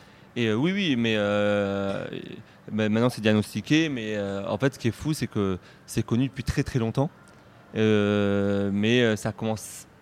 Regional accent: Avignon, Provence-Alpes-Côte d'Azur, France; moved away as an adult; Je viens d'Avignon, voilà, je suis un Avignonnais qui suis parti faire mes études de théâtre sur Paris. Et je reviens sur Avignon pour le festival.

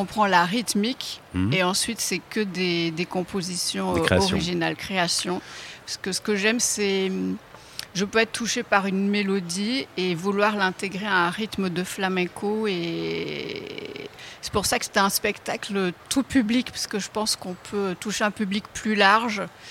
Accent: Saint-Jean-de-Luz, Nouvelle-Aquitaine, France; Au Pays Basque, je suis de Saint-Jean-de-Luz.

